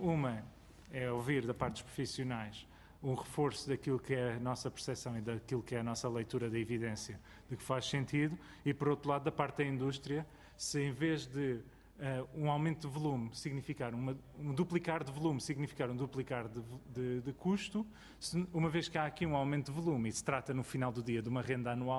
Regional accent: Cascais, Lisbon, Portugal; Eu, que venho do Conselho de Cascais

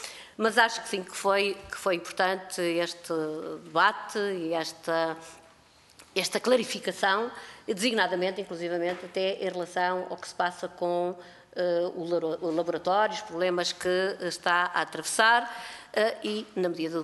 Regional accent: Norte, Portugal; como boa transmontana e frontal que sou

